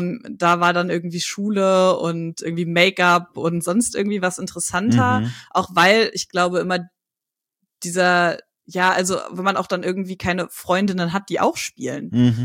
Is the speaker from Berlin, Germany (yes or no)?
no; Hagen, North Rhine-Westphalia, Germany; Ich komme tatsächlich aus Hagen. Eigentlich ist Hagen eine Großstadt, aber in Hagen ist nicht viel los. Hagen liegt südlich von Dortmund, 20 Kilometer.